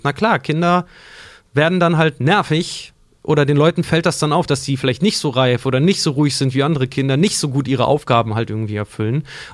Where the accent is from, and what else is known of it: Germany; born or raised there